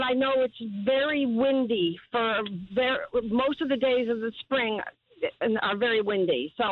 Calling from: Clinton Corners, New York, United States; also born or lived in Poughkeepsie; Well, 27 years ago, I moved from Poughkeepsie, New York, to Clinton Corners, which is 12 miles north of Poughkeepsie.

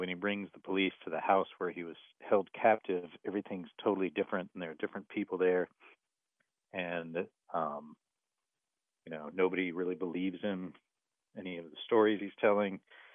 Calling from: Raleigh, North Carolina, United States; I'm calling from Raleigh

